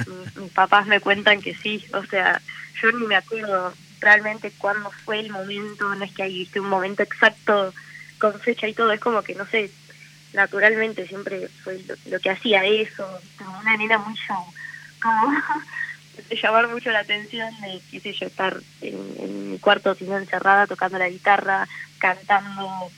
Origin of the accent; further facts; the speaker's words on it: Bahía Blanca, Buenos Aires Province, Argentina; él es de Bahía, somos todos de Bahía, y de Punta Alta en realidad, mis papás.